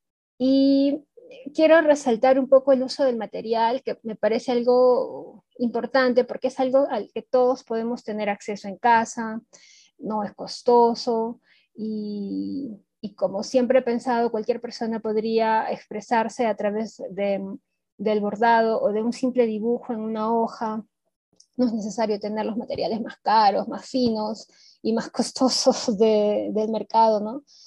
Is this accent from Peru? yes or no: yes; Arequipa, Peru; Mis padres son de Puno, una ciudad al sur de Perú. Son migrantes y llegaron a Arequipa, que es la ciudad donde yo nací el siglo pasado. Y acá es donde he crecido, acá es donde he formado también mi propia familia